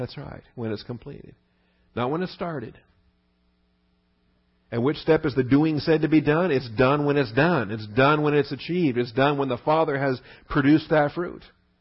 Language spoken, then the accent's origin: English; West Coast, United States; also born or lived in Alabama / Germany; I grew up on the West Coast and we never had fixin' to. But then I get to boot camp in Alabama and I'm introduced to some Southerners